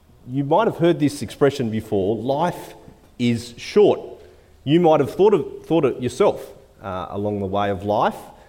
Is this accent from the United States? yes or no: no; Australia; The stats for me as an Australian male at the age of 45 say that I will live statistically another 37 years.